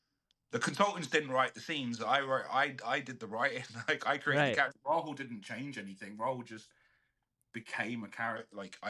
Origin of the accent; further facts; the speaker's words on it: United Kingdom; I was brought up a Hindu, I was Punjabi, right? I'm British as well at the same time.